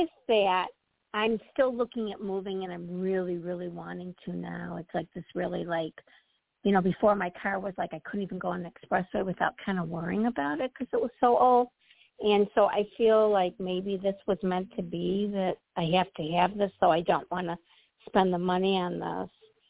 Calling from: Illinois, United States; Hi. From Midwest, Illinois.

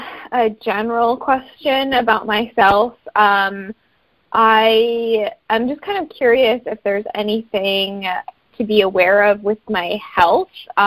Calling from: New York, United States; I'm from New York. I'm in New York.

